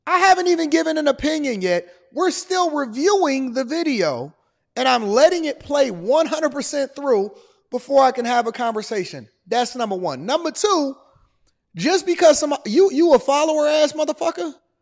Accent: Detroit, Michigan, United States; born there; even though I was born in Detroit, Michigan, in the 80s in the middle of a drug crisis?

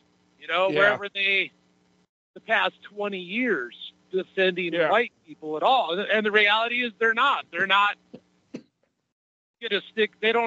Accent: Washington, United States; I'm from Washington State.

